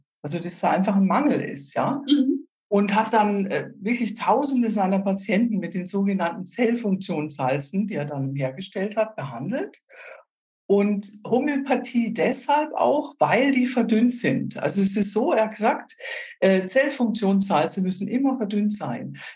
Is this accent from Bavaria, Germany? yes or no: yes; Munich, Bavaria, Germany; Ja, ich komme also aus München oder in der Nähe von München wohne ich, am schönen Ammersee.